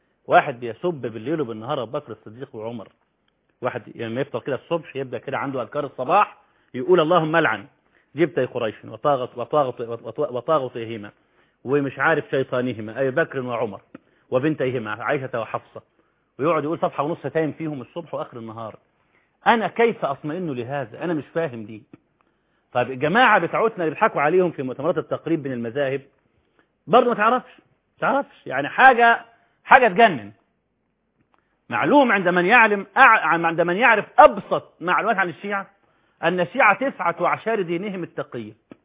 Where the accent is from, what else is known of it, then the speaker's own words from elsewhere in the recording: Cairo, Cairo Governorate, Egypt; عندنا في القاهرة في المرج، وعندنا في عزبة النخل